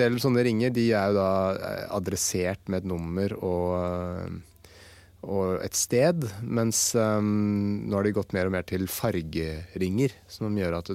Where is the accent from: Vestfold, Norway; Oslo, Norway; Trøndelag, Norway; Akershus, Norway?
Oslo, Norway; På et jorde på gården der jeg vokste opp, på Holmlia.